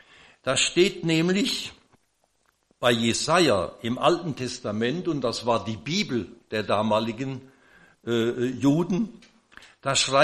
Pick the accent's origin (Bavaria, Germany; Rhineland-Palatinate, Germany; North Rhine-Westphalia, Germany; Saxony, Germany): Rhineland-Palatinate, Germany; In meiner Heimat in der Pfalz